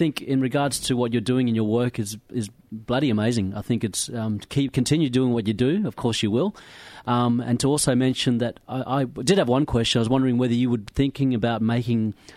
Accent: Broome, Western Australia, Australia; because I come from Broome, and Broome is really renowned for the Japanese bombing as well.

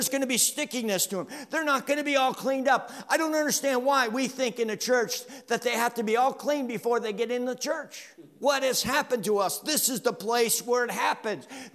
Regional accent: Florida, United States; I'm thinking I'm from South Florida. I don't know what it's like in St. Joe, but South Florida, if it sprinkles or rains a little bit

